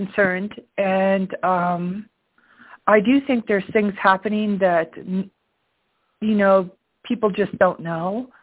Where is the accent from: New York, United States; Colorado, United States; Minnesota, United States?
Colorado, United States; I'm from Colorado. I live in Mesa County